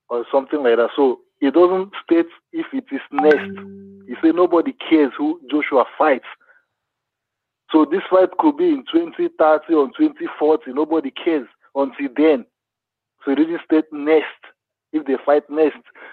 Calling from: Germany; I'm calling from Germany.

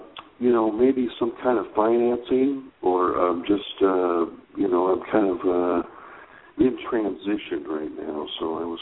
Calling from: California, United States; I'm calling from California.

